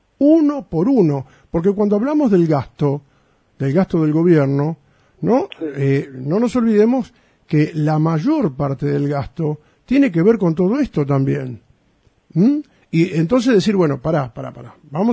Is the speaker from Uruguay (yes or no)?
no; Argentina; Somos los argentinos también, somos un poco la sociedad, nosotros mismos, ¿no?